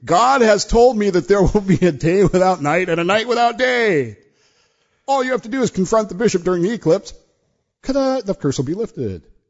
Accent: United States; Sorry, I'm American, so I say it Aquila

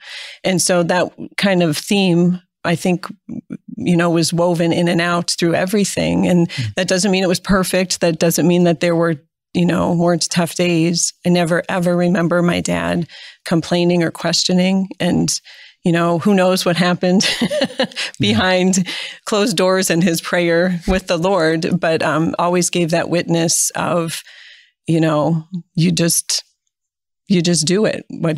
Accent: Erie, Pennsylvania, United States; born there; And I was born in Erie, Pennsylvania. I'm 11th out of 12 children.

